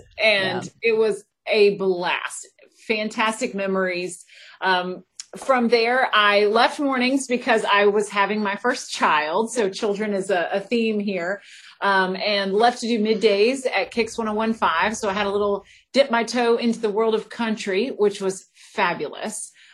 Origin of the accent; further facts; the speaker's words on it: St. Petersburg, Florida, United States; And so I am originally from Florida. I grew up for the most part in St. Petersburg, and went to college at Florida State University